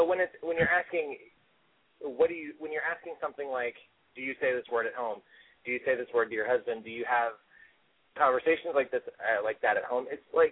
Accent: Missouri, United States; But, I grew up in Missouri and I grew up in a family that you're definitely a product of how you were raised and a product of your environment.

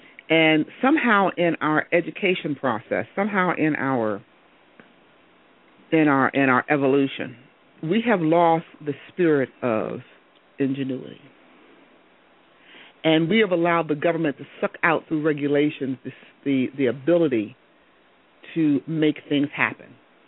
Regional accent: United States; We're going, as the American people, we don't understand that the fabric and the strength of America has been in its entrepreneurship, and its innovation.

